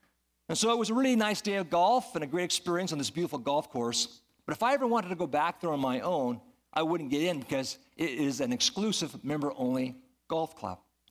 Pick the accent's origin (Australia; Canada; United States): Canada; Moose Jaw, Saskatchewan; Growing up in Moose Jaw, I had no idea that there were so many wealthy people in Canada that lived in huge houses